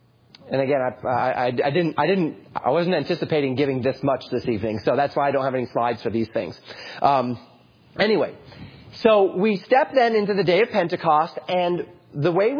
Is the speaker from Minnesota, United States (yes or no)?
no; Colorado, United States; I grew up in Colorado, and I would go hike in the mountains.